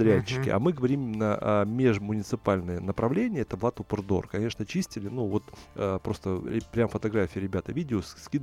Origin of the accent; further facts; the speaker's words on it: Far East, Russia; Я тебе уже сказал, что я с Дальнего Востока, поэтому для меня снежные такие, вот как вот сейчас, заносы, лавины и все остальное, для меня никакой проблем не существует, потому что это мое детство.